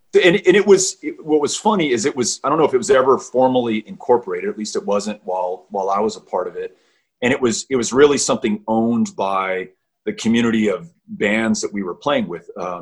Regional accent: El Paso, Texas, United States; though I was a member of Congress representing my hometown of El Paso

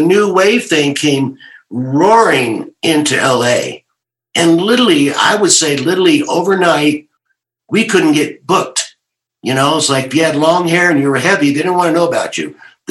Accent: California, United States; You know, of course, I'd never been out of America. I'm from California.

